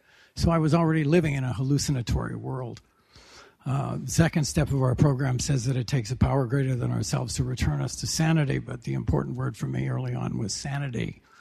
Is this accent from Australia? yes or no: no; Western Canada, Canada; I'm originally from Western Canada. I came from a town that was founded to stamp out the whiskey trade in that part of the world.